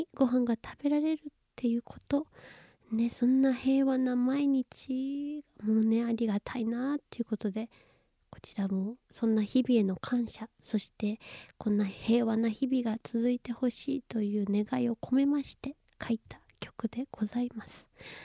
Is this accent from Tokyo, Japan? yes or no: yes; Nerima, Tokyo, Japan; also born or lived in Ehime; 愛媛生まれ、東京の練馬育ち、シンガーソングライターの